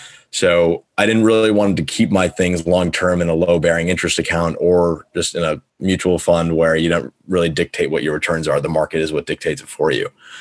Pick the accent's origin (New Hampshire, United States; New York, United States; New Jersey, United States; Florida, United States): New Hampshire, United States; also born or lived in India; So I grew up in New Hampshire. Parents emigrated here back in 97 from India, and I was actually born there.